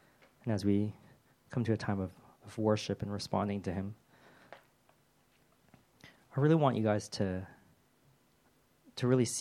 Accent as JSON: {"language": "English", "country": "United States", "tie": "born or raised there", "moved": "as an adult", "said": "If you don't know, I was born in America, grew up there, and I never thought I would leave that country."}